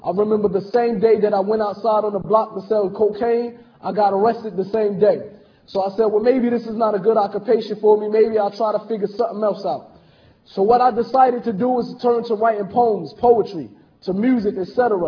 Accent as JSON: {"language": "English", "town": "Newark", "region": "New Jersey", "country": "United States", "tie": "born there", "said": "I was born in Newark, New Jersey, to an African-American father, a Puerto Rican and Cuban mother."}